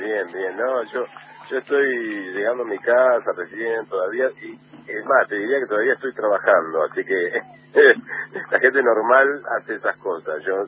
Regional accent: Santa Fe, Argentina; yo soy santafesino, como bien dijeron ustedes, pero bueno, soy provinciano

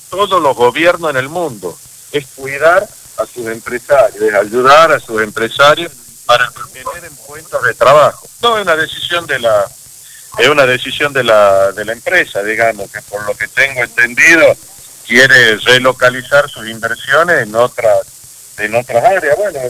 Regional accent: Tucumán, Argentina; yo soy y vengo de un lugar donde nació la Argentina, donde empezó a cobrar vida la Argentina. Yo soy el gobernador de Tucumán.

